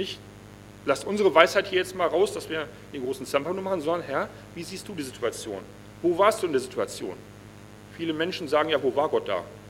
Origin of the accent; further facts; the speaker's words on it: Northern Germany, Germany; Ich als typischer Deutscher bin natürlich sehr vorsichtig an die Sache rangegangen, dann auch Norddeutscher auch noch.